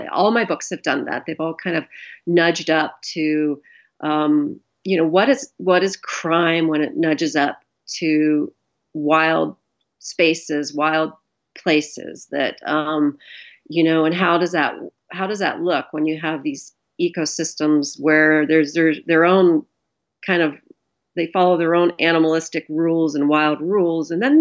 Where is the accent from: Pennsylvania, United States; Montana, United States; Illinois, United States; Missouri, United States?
Montana, United States; the local agency here in my hometown, or near my hometown in another town called Kalispell, in the valley that I live in, which is called the Flathead Valley.